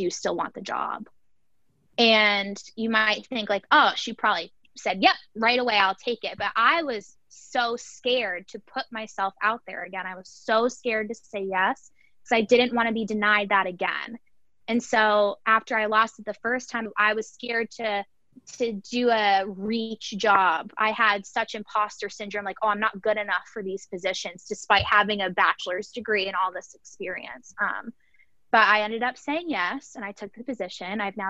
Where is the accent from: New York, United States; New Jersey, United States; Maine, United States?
Maine, United States; moved away as an adult; now in North Carolina, United States; We are originally from Maine. So 14-hour move down to North Carolina.